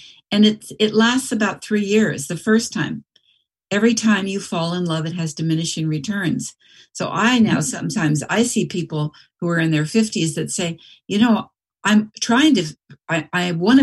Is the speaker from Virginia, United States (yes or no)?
no; San Francisco, California, United States; I'm from San Francisco. I grew up with restaurants. I grew up going to plays. I grew up thinking tomatoes came from Safeway